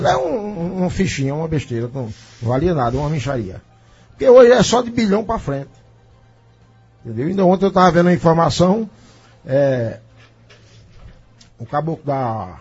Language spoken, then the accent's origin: Portuguese; Northeast Region, Brazil; eu sou brasileiro, nordestino, sertanejo da minha terra, né?